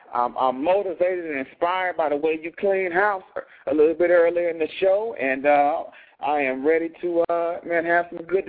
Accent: Chicago, Illinois, United States; I'm from Chicago, Lindblom alumni on 63rd and Walcott

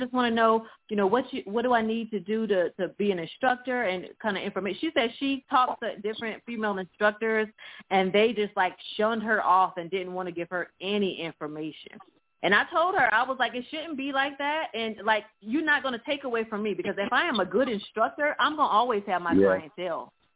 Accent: South Carolina, United States; Yes, honey. I'm from South Carolina, so yes, get me back to the East Coast.

